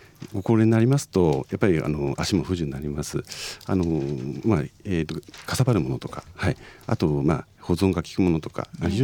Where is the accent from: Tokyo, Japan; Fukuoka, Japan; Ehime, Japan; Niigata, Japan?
Niigata, Japan; Joetsu; now in Nagoya, Japan; あの私ですね、あの浦河原 上越市の浦河原区出身でして、